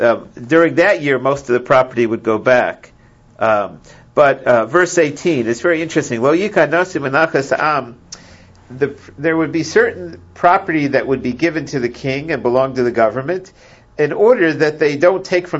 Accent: United States; I'm very patriotic. I'm American. I grew up here. I'm very proud of being American.

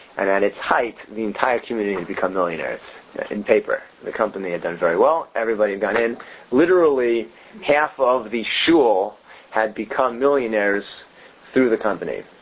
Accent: Cincinnati, Ohio, United States; So I grew up in Cincinnati until I was about 7.

